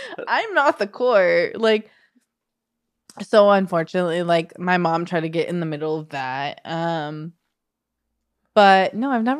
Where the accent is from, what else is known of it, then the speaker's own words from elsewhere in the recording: San Diego, California, United States; because I grew up in San Diego and then my mom moved us up north